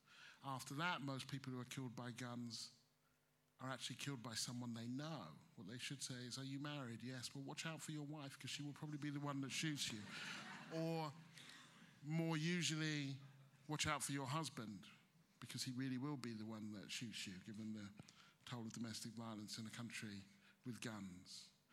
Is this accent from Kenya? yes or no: no; United Kingdom; explain this to me, I'm British, I don't understand